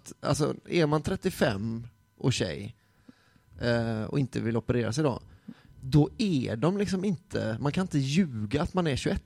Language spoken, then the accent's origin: Swedish; Sweden; och jag är svensk